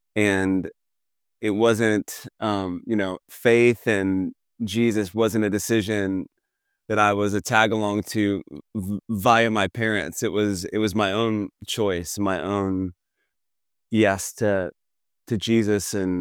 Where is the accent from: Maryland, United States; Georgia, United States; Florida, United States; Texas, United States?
Georgia, United States; Atlanta; Like, I grew up in Atlanta, Georgia, a suburb of the city.